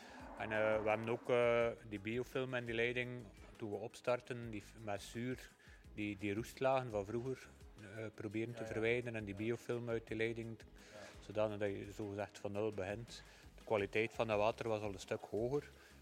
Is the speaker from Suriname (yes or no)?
no; Wervik, West Flanders, Belgium; uit Wervik. Wij hebben een melkveebedrijf met normaal rond de 110 koeien.